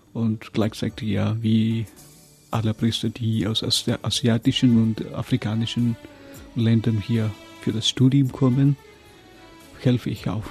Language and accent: German; Tamil Nadu, India; German is a second language; ich komme aus dem südlichsten Teil Indien, also der letzte Tipp. Wenn man auf die Mappe schaut, ich bin eigentlich aus dem Bezirk Kanyakumari. Ein Bezirk aus dem Bundesland Tamil Nadu. Viele kennen auch das Bundesland Kerala hier. Also wir sind eigentlich ein nachbares Bundesland. Ich komme aus einem Fischerdorf.